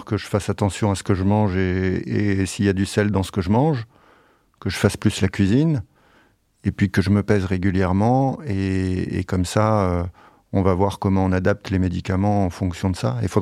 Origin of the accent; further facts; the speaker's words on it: Normandy, France; Bah, je suis normand, oui.